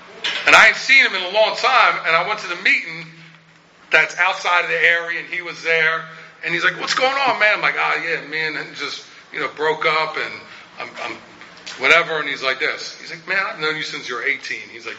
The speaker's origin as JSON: {"language": "English", "town": "Philadelphia", "region": "Pennsylvania", "country": "United States", "said": "I'm like, man, I'm from Philly. I ain't never leaving Philly."}